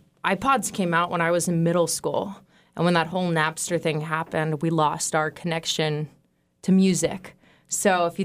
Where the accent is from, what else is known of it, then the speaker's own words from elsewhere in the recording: Juneau, Alaska, United States; I grew up here in Juneau and actually went to the used record sale as a teenager.